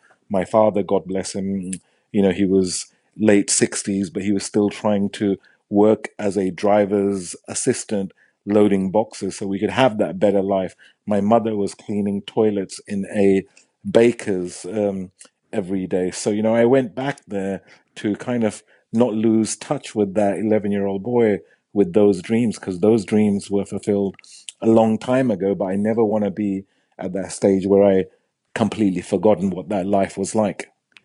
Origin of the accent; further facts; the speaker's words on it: Nelson, North West England, United Kingdom; born there; I was born in United Kingdom. I was born in a small town in the northwest of the country called Nelson, Lancashire, next to Burnley. It's a very industrial little village, actually. And he had a huge Pakistani community